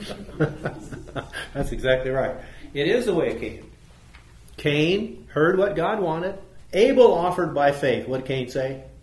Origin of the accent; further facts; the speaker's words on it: United States; Because I'm an American.